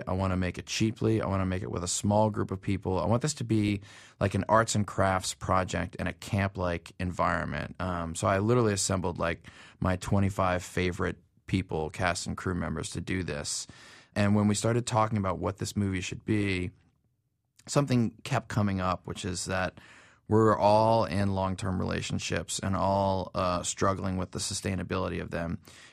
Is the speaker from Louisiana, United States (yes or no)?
yes; New Orleans, Louisiana, United States; because I grew up in New Orleans and it's a very accelerated path there.